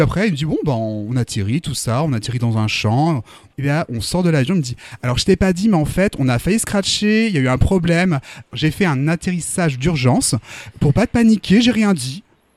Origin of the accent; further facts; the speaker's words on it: Hauts-de-France, France; Alors si tu veux j'ai grandi en Picardie.